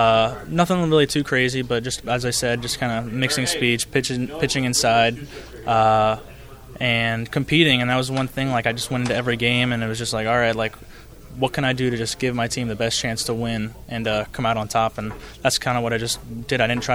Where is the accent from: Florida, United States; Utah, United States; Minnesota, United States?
Florida, United States; Lakeland; especially growing up in Lakeland